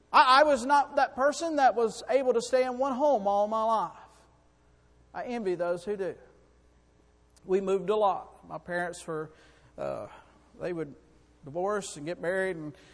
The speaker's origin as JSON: {"language": "English", "town": "McDavid", "region": "Florida", "country": "United States", "also_born_or_lived": "Enterprise, Alabama", "said": "I'm originally from Florida. I am from a little town called Mac David, Florida. I was born in Alabama, in Enterprise, Alabama, Boll Weevil country."}